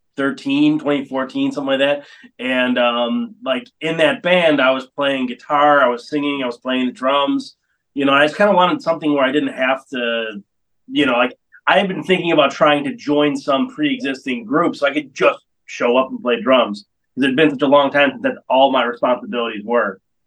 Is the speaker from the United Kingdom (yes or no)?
no; Buffalo, New York, United States; You know, I am from Buffalo, more Niagara County, but, you know, same difference.